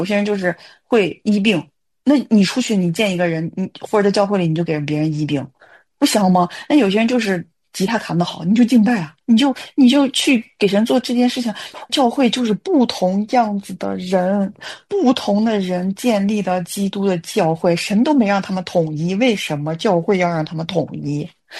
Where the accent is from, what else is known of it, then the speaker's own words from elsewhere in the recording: Shaanxi, China; accent: Shaanxi; 我们陕西话是毛皮邯郸丝